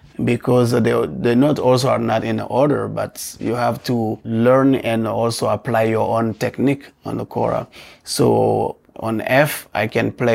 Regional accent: Mali; I am from Mali and West Africa. I am a storyteller as well, which they call in my language Jeli.

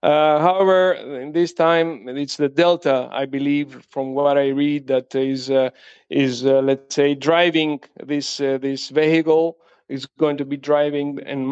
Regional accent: Greece; I'm from Greece. I'm based in Athens, Greece

